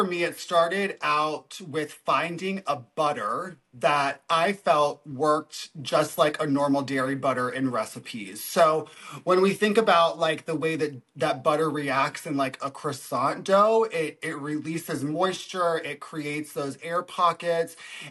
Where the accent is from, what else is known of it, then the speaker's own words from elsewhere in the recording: Florida, United States; I grew up in Florida, which most people probably don't think of it as the South, but it's as South as you can get when you think about America.